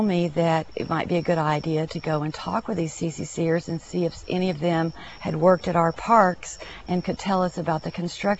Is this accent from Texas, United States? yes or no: yes; Texas, United States; I grew up in South Texas and went camping a lot with my parents and my brothers, and we fell in love with Garner State Park